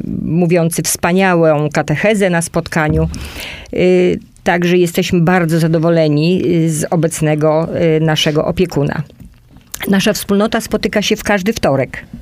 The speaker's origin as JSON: {"language": "Polish", "town": "Radzymin", "region": "Masovian Voivodeship", "country": "Poland", "tie": "born or raised there", "said": "Mieszkam 59 lat od urodzenia."}